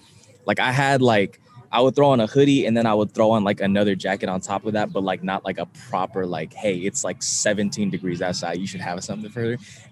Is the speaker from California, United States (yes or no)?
yes; California, United States; I'm from California where it's like 65 degrees all the time.